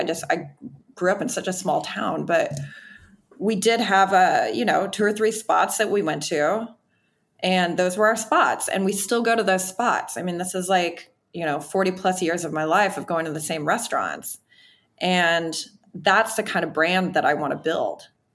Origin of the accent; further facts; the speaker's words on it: Wisconsin, United States; I'm from Wisconsin. One thing that you'll hear me say that over and over and over again. I'm from Wisconsin.